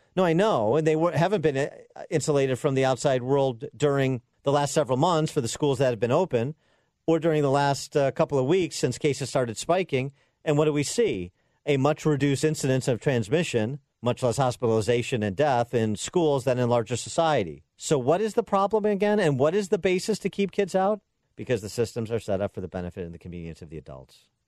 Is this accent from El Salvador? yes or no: no; Illinois, United States; I'll give you stats from Illinois, since I know it best, my home state.